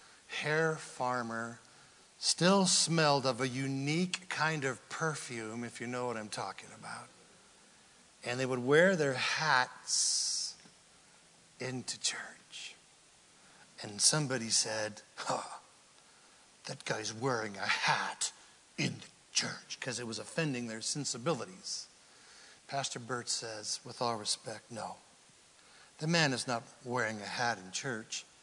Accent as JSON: {"language": "English", "region": "California", "country": "United States", "said": "I was from Northern California. We weren't too far removed from the foothills of the Great Cascade Mountains."}